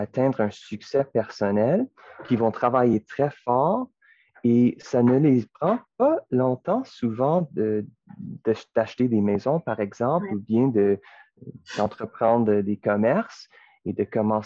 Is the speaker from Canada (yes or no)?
yes; Winnipeg, Manitoba, Canada; moi, je viens de Winnipeg, mais j'ai fait mes études à Ottawa.